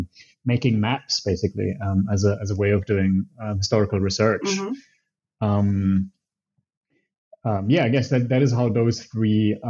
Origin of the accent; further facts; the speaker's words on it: Germany; also born or lived in Italy; I'm German Italian. I grew up in Germany for the most part. I also lived in Italy as well.